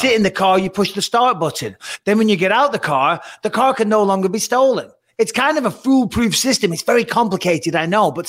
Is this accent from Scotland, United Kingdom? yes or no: no; Clitheroe, North West England, United Kingdom; where I grew up in Clitheroe, there was a little toy shop called Cowgills, magazine shop, paper shop, and toy shop.